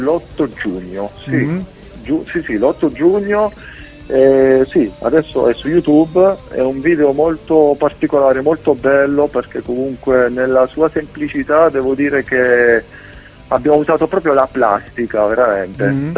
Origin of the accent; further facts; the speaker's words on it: Abruzzo, Italy; come parliamo da abruzzesi